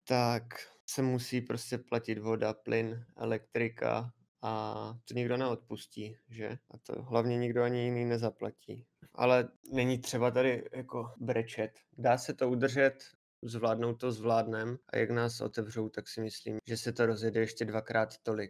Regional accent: Luhačovice, Zlín Region, Czechia; celý život jsem vyrůstal v Luhačovicích, jsem Luhačovian, takže pro mě bylo jednodušší začít v Luhačovicích.

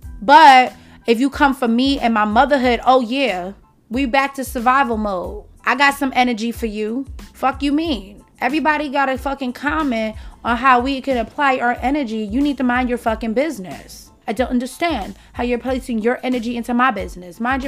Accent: Bronx, New York, United States; I'm from the Bronx at the end of the day, okay? Yes, I've leveled up in life, but I'm still from the Bronx. I grew up struggling, fighting for mine.

